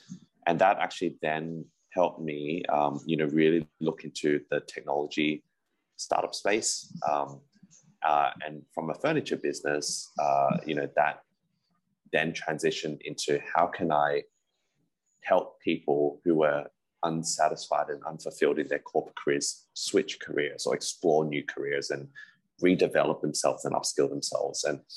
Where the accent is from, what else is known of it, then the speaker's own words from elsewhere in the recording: Australia; I'm originally from Australia, born and raised from an immigrant family.